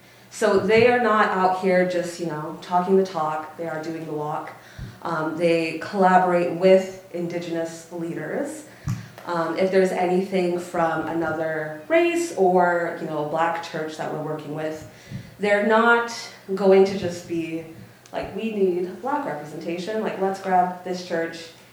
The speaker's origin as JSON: {"language": "English", "town": "Seattle", "region": "Washington", "country": "United States", "said": "And I'm from Seattle, and that's kind of how it always is."}